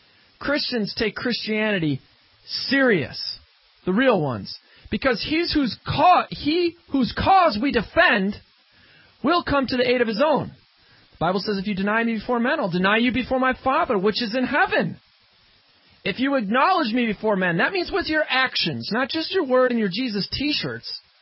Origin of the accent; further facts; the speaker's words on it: Maryland, United States; we talked about the weather in my home state of Maryland